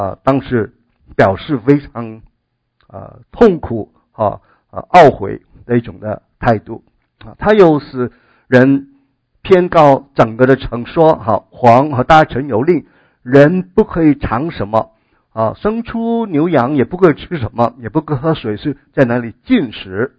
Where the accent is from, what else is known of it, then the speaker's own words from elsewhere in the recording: China; 我们中国人也晓得了哈，死人的时候也会穿麻衣哈